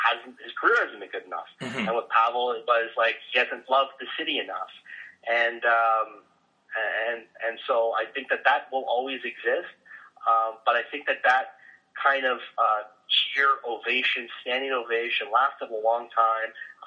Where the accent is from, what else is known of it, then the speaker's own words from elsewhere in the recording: Toronto, Ontario, Canada; now in Vancouver, Canada; I'm from Toronto, and when I arrived in Vancouver in 2005